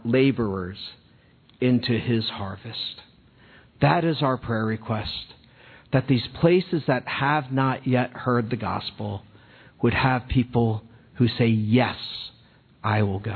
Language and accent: English; United States; Because I can't go there as an American, but they can.